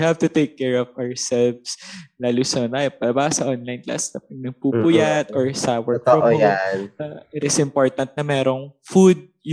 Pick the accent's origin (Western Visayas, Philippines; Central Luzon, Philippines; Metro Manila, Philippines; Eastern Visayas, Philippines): Central Luzon, Philippines; I'm from Bulacan.